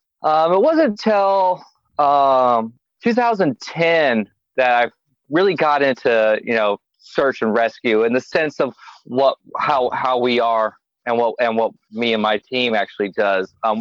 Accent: California, United States; born there; Well, in the 80s, I was born in California. We moved around a lot.

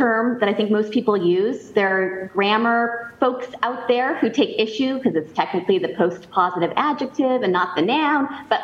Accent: Idaho, United States; I was born and raised in Idaho. I'm a very proud Idahoan, and I was very honored to get to represent my state as Miss Idaho

